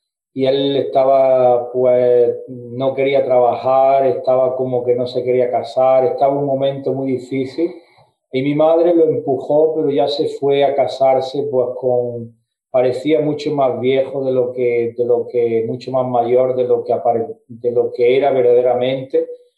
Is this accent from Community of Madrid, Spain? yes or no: no; Granada, Andalusia, Spain; Yo soy originario de Granada, España, que está una ciudad que está al sudeste de España. Yo tengo 47 años. Fue yo allí nací.